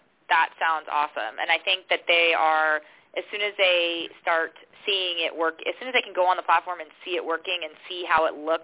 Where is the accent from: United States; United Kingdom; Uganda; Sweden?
United States; Saratoga, California; So I'm a Californian, native Californian. I grew up here in the Bay Area in a town called Saratoga, California.